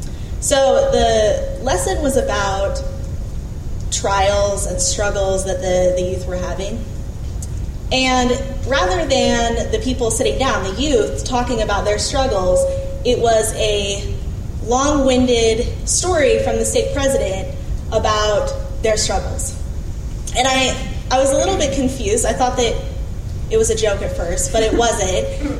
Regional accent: Vancouver, Washington, United States; also born or lived in Provo, Utah / Hawaii; I was born in Provo. I lived in Hawaii for a little, but most of my life I've lived in Vancouver, Washington area.

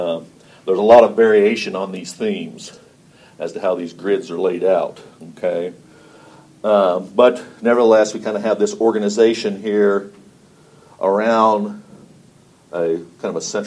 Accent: Indiana, United States; I'm not a Westerner, but I grew up in Indiana

